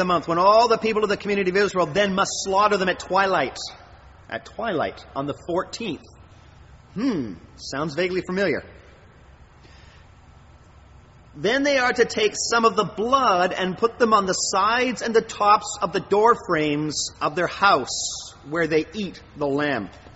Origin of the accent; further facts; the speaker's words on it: Canada; It would be like God coming to us as Canadian Christians